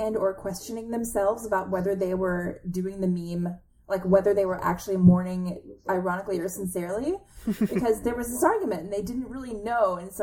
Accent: Tennessee, United States; like I grew up in the South in Tennessee in a very rural community.

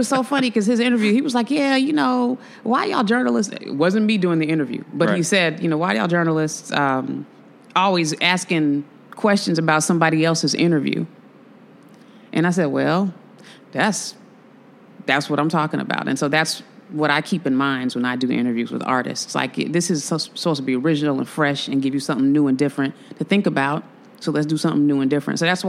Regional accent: Chicago, Illinois, United States; You know, I'm from the South Side.

